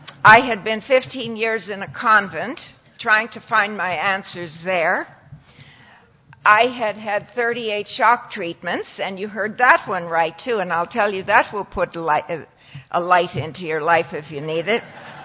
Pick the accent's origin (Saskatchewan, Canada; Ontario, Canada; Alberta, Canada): Saskatchewan, Canada; born there; I was born in Saskatchewan, which is a province I'm talking about.